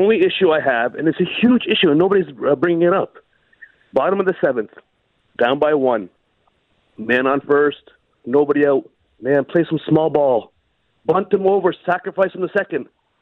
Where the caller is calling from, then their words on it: Windsor, Ontario, Canada; from Windsor